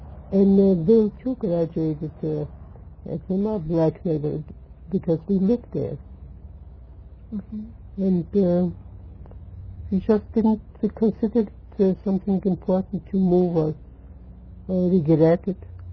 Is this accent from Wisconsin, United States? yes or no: yes; Milwaukee, Wisconsin, United States; Because it was a local, I was from Milwaukee.